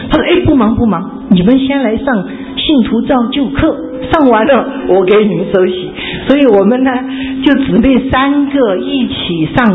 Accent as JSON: {"language": "Chinese", "country": "China", "said": "因为我们从大陆来是没神的嘛，"}